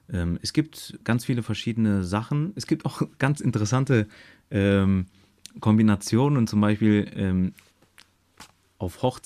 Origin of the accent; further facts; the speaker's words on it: Germany; Ich bin natürlich in Deutschland aufgewachsen und bin hier zur Schule gegangen und habe mein Abitur gemacht und dann die Hochschule und alles. Das heißt, meine ganze Kindheit und Jugend ist deutsch. Ich komme aber aus einer kurdischen Familie